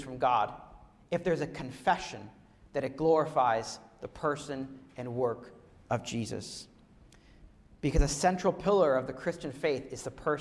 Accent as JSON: {"language": "English", "town": "Ottawa", "region": "Ontario", "country": "Canada", "tie": "born or raised there", "said": "I grew up in Ottawa. I can't count the number of times I've skated on that rink."}